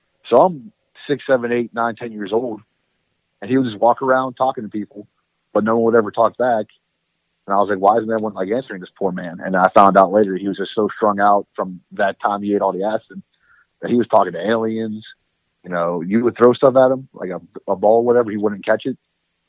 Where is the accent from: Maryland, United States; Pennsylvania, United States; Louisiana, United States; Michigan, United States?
Pennsylvania, United States; Kennedy; Right outside McKees Rocks.